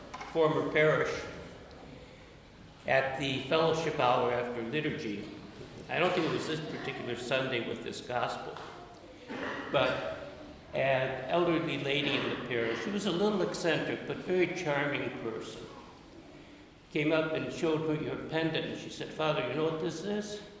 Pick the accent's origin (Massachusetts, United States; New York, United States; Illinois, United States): Illinois, United States; Chicago; One is I was growing up in Chicago in the 1950s, and Chicago, of course, is not like California. It's very flat.